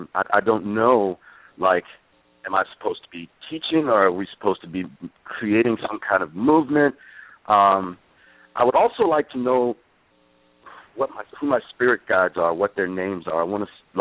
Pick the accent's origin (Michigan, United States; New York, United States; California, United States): Michigan, United States; Detroit; now in Seattle, United States; Spelled with a C and... Seattle. 313 is Detroit area code, but I'm originally